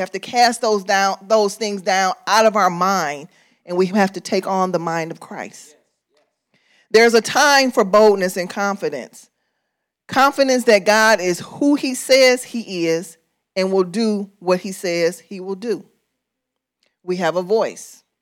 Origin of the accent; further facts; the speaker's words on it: Illinois, United States; born there; accent: country; I was born here in Illinois, but I sound country.